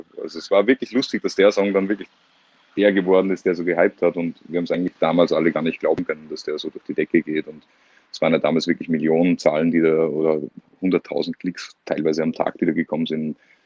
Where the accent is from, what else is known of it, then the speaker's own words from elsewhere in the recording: Salzburg, Austria; born there; Ja, ich bin in Salzburg geboren, Musiker.